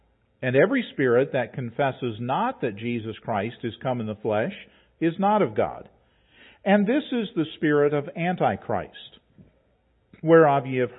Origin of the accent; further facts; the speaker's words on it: West Milford, West Virginia, United States; I grew up in West Milford, West Virginia, and West Milford has all of 300 people.